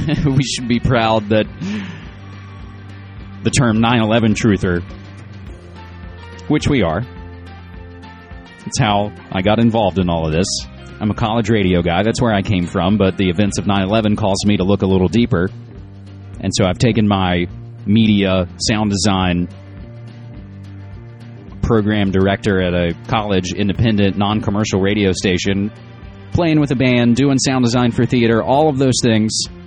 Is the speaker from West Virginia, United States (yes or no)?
yes; West Virginia, United States; West Virginia being my home state.